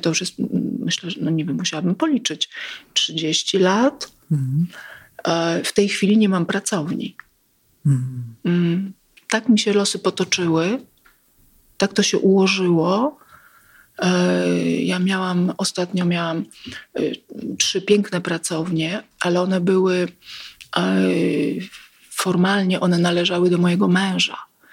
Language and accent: Polish; Milan, Lombardy, Italy; Tak. Urodziłam się we Włoszech, w Mediolanie.